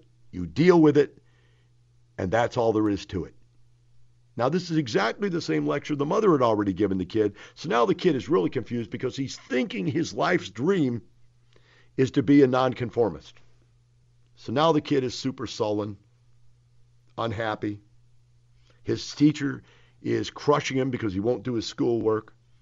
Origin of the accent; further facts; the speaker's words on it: Texas, United States; You know, I'm a Texan, man. I get this.